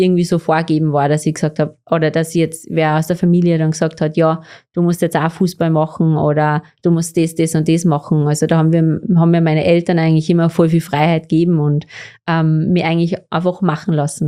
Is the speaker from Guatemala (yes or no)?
no; Austria; Hauptschule und Gymnasium ist bei uns in Österreich eigentlich kein Unterschied.